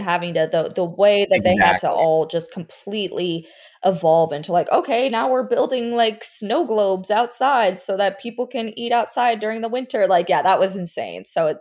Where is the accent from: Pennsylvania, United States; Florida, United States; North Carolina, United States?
Florida, United States; just like three little girls growing up in South Florida